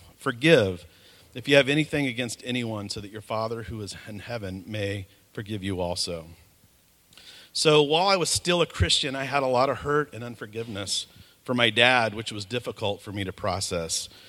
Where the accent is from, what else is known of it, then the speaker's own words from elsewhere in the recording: Oklahoma, United States; born there; So a little bit about me. I was born in Oklahoma to parents who both met in church and seemed to have life really together.